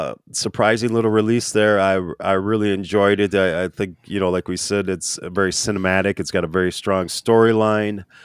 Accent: St. Paul, Minnesota, United States; on the mic. I'm from St. Paul, which must be the unluckiest saint of them all.

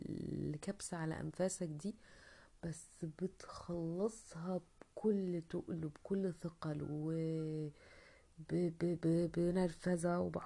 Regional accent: Egypt; بتحس انه في لقطة كده احنا مصريين دايما بيقولك يعني ايه

